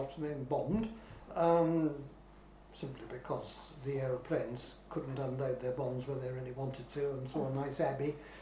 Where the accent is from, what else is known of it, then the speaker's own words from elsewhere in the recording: Sherborne, South West England, United Kingdom; born there; I was born in Sherborne in Dorset, where my father was working in the bank, and was sent to Sherborne Preparatory School.